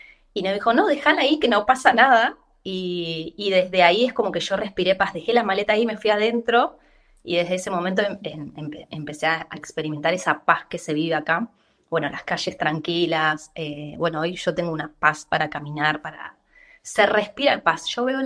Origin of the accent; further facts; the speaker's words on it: Rosario, Santa Fe, Argentina; moved away; O sea, yo que vengo de Rosario, te digo, o sea, hablo particularmente de Rosario